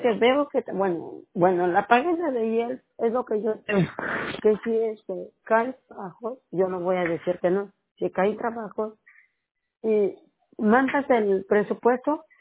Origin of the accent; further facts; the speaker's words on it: Oaxaca, Mexico; yo soy de una, de un pueblito de la, del estado de Oaxaca, de la de México.